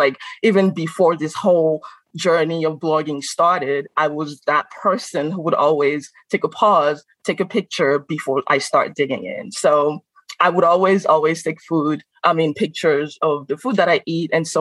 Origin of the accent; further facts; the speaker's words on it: Benin; moved away as an adult; now in United States; And I grew up in Benin. I grew up there. Spent about 20 years there before moving to the U.S. And when I came to the U.S. back in 2018